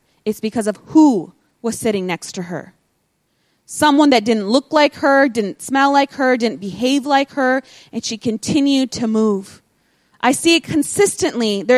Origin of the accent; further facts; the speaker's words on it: United States; especially for me as an American, when I see what's going on at home.